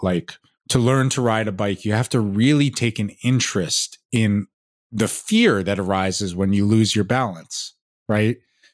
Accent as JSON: {"language": "English", "town": "New York City", "region": "New York", "country": "United States", "tie": "born or raised there", "said": "I grew up in New York City, you know, and my parents were very, you know, normal people."}